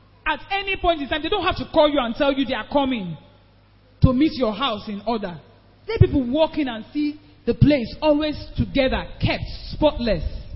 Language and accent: English; Edo, Nigeria; I'm not an Igbo woman. I'm from Edo State.